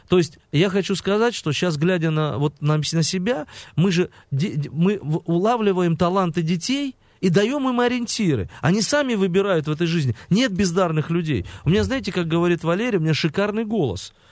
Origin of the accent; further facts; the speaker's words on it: Makhachkala, Dagestan, Russia; Ну, на самом деле, я горжусь тем, что я родился в Дагестане